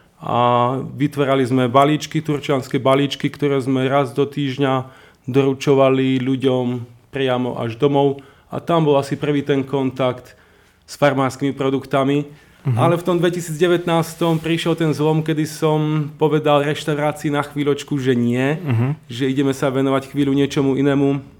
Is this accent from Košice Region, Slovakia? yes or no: no; Martin, Žilina Region, Slovakia; pochádzam z Martina a posledných 15-20 rokov sa venujem dosť gastronómii